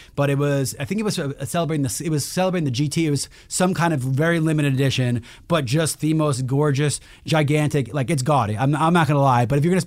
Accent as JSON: {"language": "English", "town": "New York City", "region": "New York", "country": "United States", "tie": "born or raised there", "said": "Fifth Avenue, I grew up in New York City, used to be clothing stores and housewares."}